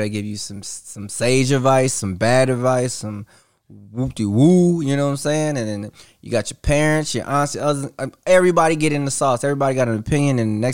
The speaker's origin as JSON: {"language": "English", "town": "Detroit", "region": "Michigan", "country": "United States", "moved": "as an adult", "lives_now": "Los Angeles, United States", "said": "I'm from Detroit originally, from Detroit, Michigan. I moved out here like 3.5 years ago, almost four, right?"}